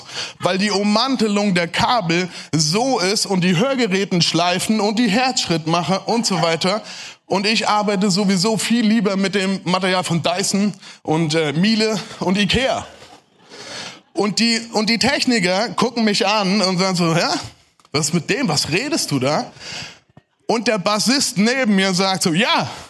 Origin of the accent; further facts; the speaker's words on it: Germany; Hey, ihr habt's gemerkt, ich bin Deutscher. Ich neige manchmal dazu, recht schnell zu reden.